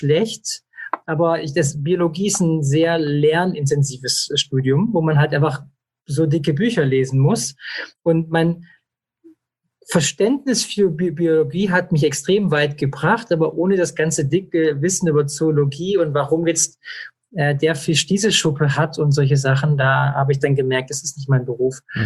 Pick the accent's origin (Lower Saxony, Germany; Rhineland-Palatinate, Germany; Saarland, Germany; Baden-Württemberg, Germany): Baden-Württemberg, Germany; Esslingen; born or raised there